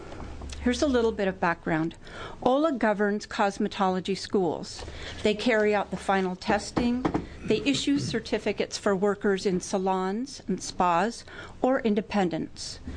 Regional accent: Eugene, Oregon, United States; Good afternoon. … I'm from Eugene

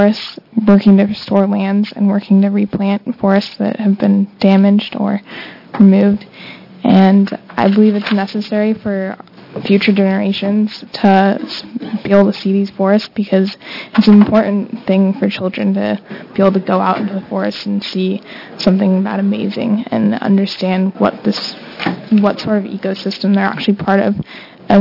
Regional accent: Oregon, United States; I'm from Clackamas County, and I'm supporting the bill.

